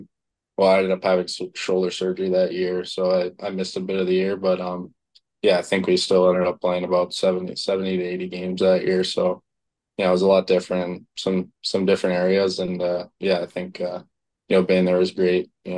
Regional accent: United States; being an American kid, I didn't know a whole lot about the OHL

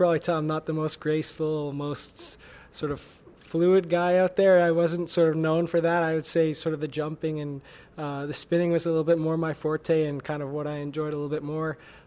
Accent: Ontario, Canada; growing up in Ontario

